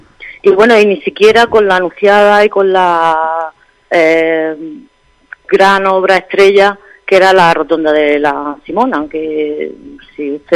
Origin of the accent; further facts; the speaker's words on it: Garrucha, Andalusia, Spain; Pues me da mucha pena por mi pueblo, me da mucha pena por Garrucha, me da mucha pena por los vecinos de Garrucha